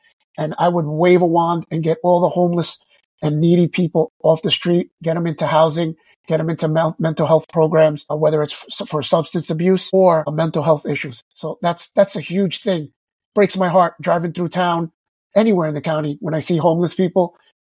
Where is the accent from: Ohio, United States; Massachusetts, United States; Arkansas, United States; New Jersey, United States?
New Jersey, United States; West New York; And growing up in West New York, we have a little bit of everything of that.